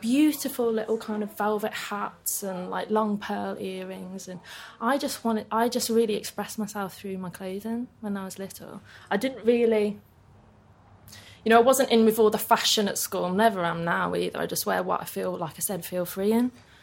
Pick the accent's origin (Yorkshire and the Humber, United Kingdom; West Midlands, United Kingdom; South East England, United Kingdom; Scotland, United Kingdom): West Midlands, United Kingdom; Birmingham; Really close to there, but not in, like, Bourneville, which is, like, the Quaker village.